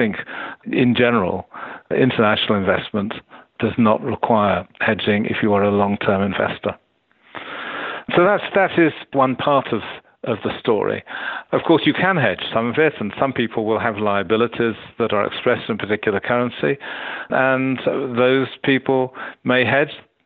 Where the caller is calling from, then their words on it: Cambridge, East of England, United Kingdom; I'm phoning you from Cambridge, England, and starting tomorrow morning, we have a conference